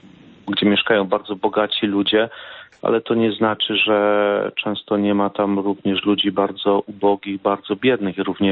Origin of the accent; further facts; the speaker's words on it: Słotowa, Lesser Poland, Poland; born there; Ja urodziłem się w Słotowej, to jest mała wioska w województwie tarnowskim